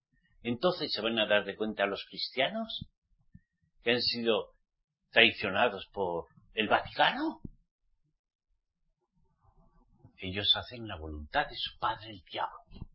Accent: Spain; no he visto tanta división entre mi pueblo, los españoles, los españoles, como en toda mi vida, en 68 años

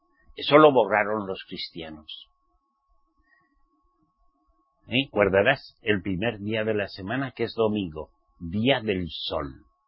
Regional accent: Spain; Como buen español me gustaba el jamón

